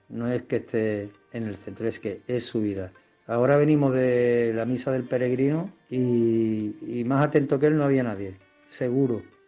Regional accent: Málaga, Andalusia, Spain; yo soy de Málaga

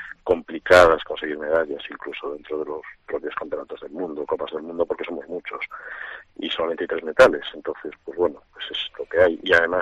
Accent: Pontevedra, Galicia, Spain; Somos oriundos de Pontevedra

